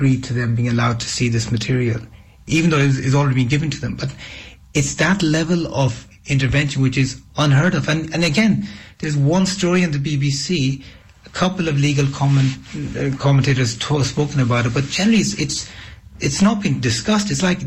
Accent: Ireland; I grew up in Ireland in the 80s during the Troubles.

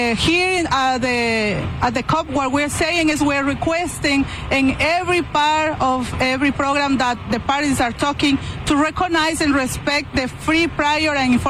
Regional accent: Pastaza, Ecuador; I'm from Ecuador, from the Amazon region in Ecuador, specifically from the province of Pastaza, where there are 7 indigenous groups living there

